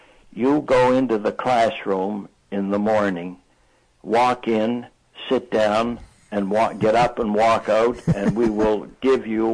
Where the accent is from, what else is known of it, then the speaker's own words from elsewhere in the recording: Sydney, Nova Scotia, Canada; born there; I was born in Sydney, Cape Breton. Cape Breton is a tiny little island attached to Nova Scotia, the province of Nova Scotia.